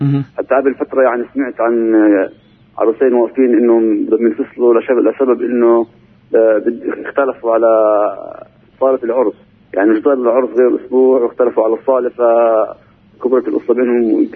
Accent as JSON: {"language": "Arabic", "town": "Hebron", "region": "Hebron Governorate", "country": "Palestine", "said": "بس اسمح لي أوجه رسالة لأهل مدينتي بالذات الخليل."}